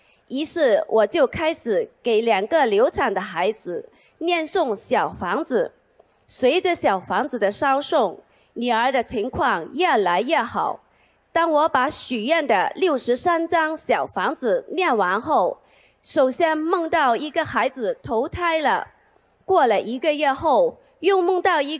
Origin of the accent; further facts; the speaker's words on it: Hamburg, Germany; 我来自汉堡，2015年7月中旬开始修习心灵法门的